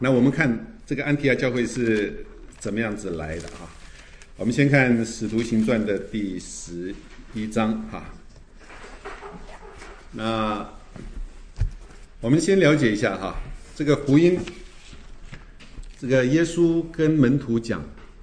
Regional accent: California, United States; 跟我们加州人比较有文化的哈

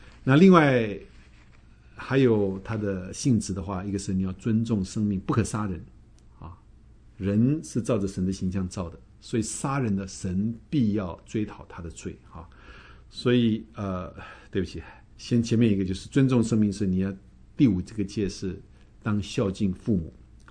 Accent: China; 我们中国人还没有听过说拜太阳神的哈

